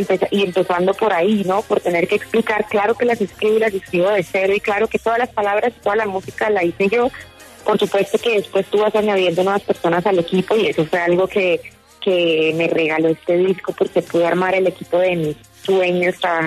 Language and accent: Spanish; Bucaramanga, Santander, Colombia; Y más como colombiana. O sea, yo crecí en Bucaramanga, Colombia, donde pues la factoría, champeta, la música colombiana, todo es absolutamente presente y ecléctico.